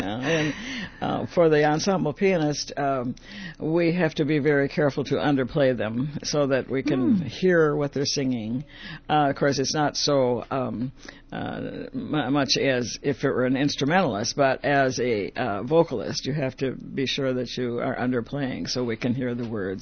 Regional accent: Wonewoc, Wisconsin, United States; I'm originally from Wisconsin, a little town called Waniwak. It's down by Toma.

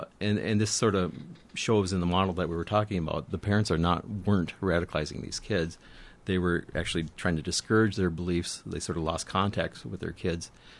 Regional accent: Minnesota, United States; I'm from Minnesota, but I'm a Minnesotan, you know, I'm a Somali American.

